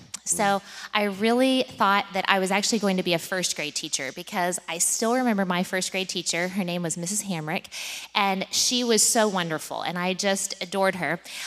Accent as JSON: {"language": "English", "region": "Oklahoma", "country": "United States", "tie": "born or raised there", "said": "Well, so I grew up in Oklahoma"}